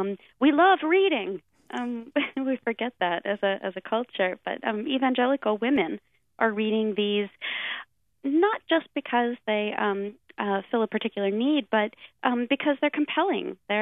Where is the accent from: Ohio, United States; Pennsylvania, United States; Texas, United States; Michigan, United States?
Pennsylvania, United States; because I'm from Lancaster County. And so they've always just been part of the environment. My family landed in that little county about 10 generations ago.